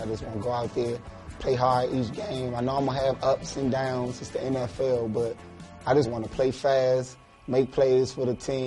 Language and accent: English; Washington, Maryland, United States; I grew up in the Washington, D.C., Maryland area. So, you know, my family, everybody grew up Redskins fans.